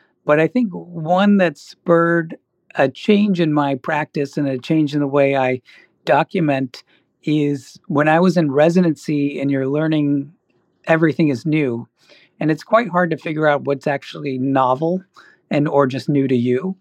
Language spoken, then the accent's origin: English; New Zealand; born there; I was born in New Zealand, so I still like rugby